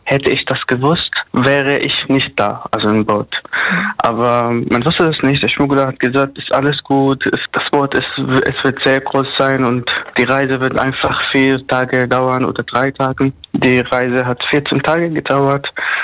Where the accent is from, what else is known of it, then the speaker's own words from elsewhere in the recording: Damascus, Damascus Governorate, Syria; moved away; Ich komme aus Damaskus. Damaskus ist die Hauptstadt.